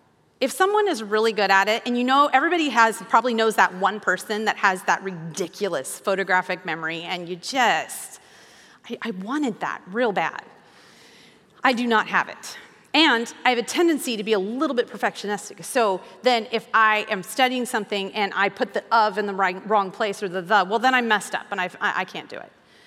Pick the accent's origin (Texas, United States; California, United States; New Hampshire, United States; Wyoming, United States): Wyoming, United States; We had a saying, I'm from Wyoming, and so when you're going to go outside and get the work done, put your boots on.